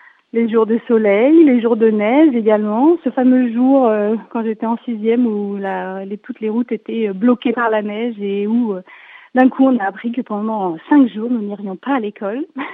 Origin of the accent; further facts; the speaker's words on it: Nantua, Auvergne-Rhône-Alpes, France; Nontua, c'est ma ville natale, donc forcément déjà ça m'inspire des choses quand j'entends ce thème.